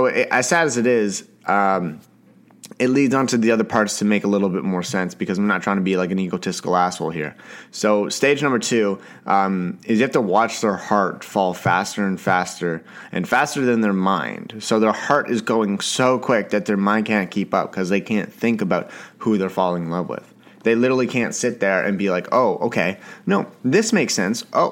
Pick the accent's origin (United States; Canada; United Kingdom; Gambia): Canada; Sorry, I am a Canadian boy.